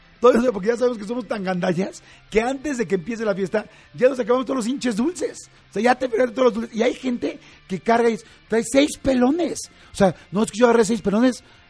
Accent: Mexico; nos identifican como mexicanos

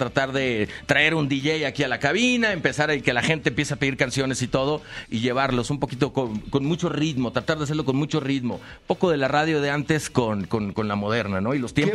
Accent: Sonora, Mexico; Yo soy de Sonora, nacido en Sonora.

